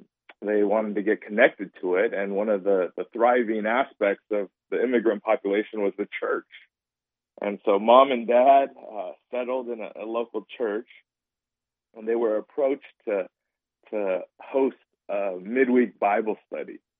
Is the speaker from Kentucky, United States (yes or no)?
no; Cupertino, California, United States; I grew up in a town called Cupertino, which is quite significant now because it is the home of Apple.